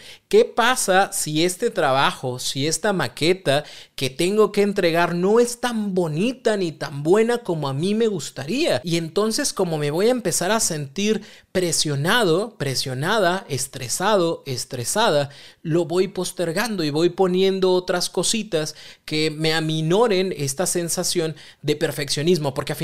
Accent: Mexico; Los mexicanos somos buenísimos para eso

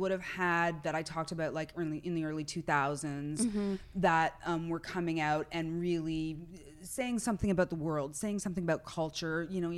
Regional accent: Brantford, Ontario, Canada; I mean, I'm a kid from Brantford, Ontario.

